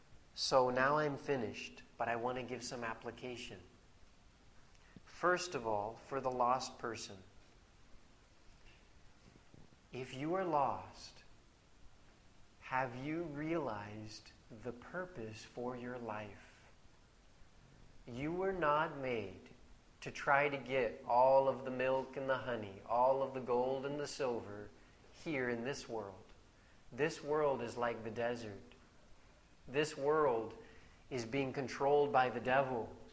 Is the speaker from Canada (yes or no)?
no; United States; I'm from America. It is not a land of milk and honey.